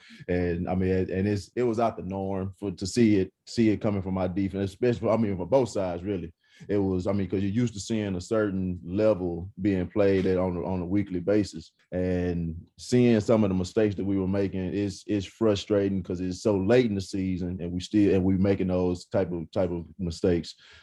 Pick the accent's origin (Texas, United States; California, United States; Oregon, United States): Texas, United States; I'm from East Texas, and I see it.